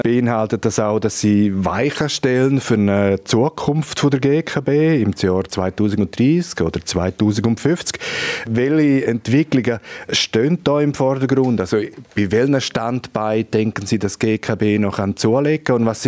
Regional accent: Grisons, Switzerland; Als ich jung war, war es einfach so, als Bündner ist man einfach irgendwann automatisch als Kunde bei der GKB gelandet.

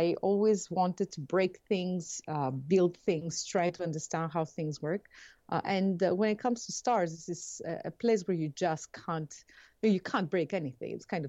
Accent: Greece; now in Cambridge, United States; So I was born and raised in Greece. And by means of many, many different places, I ended up in Cambridge, Massachusetts.

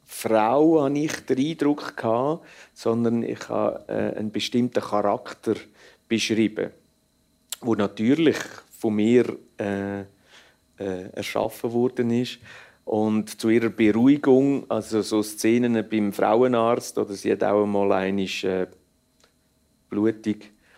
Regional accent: Switzerland; accent: Swiss German; oder ich rede Schweizerdeutsch, das verstehen Sie.

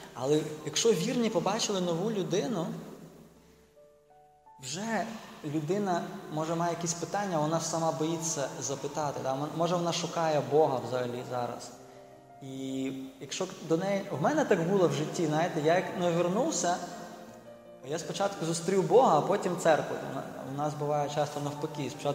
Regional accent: Brest, Brest Region, Belarus; це було в моєму рідному місті, в Бресті.

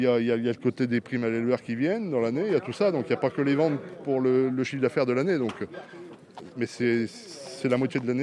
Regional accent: Normandy, France; Je suis normand, je suis à 3 km de Bayeux, dans le Calvados.

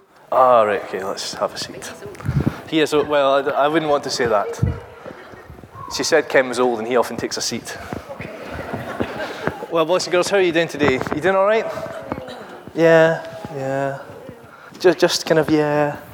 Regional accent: Isle of Arran, Scotland, United Kingdom; Well, I grew up in the Isle of Arran, so I do like islands.

